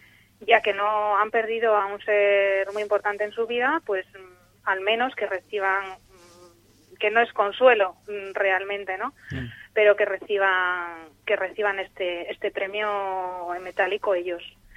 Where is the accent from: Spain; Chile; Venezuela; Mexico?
Spain; Santander, Cantabria; Soy de Santander, sí.